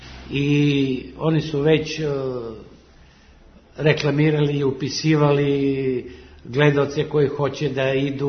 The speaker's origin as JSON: {"language": "Serbian", "town": "Vlasotince", "region": "Southern and Eastern Serbia", "country": "Serbia", "tie": "born or raised there", "said": "pošto sam ja rodom iz Vlasotice"}